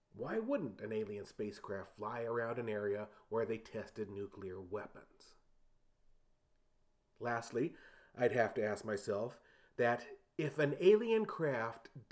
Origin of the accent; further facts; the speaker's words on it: San Antonio, Texas, United States; To be honest, just like my hometown San Antonio, it felt like half of all the restaurants are Mexican food.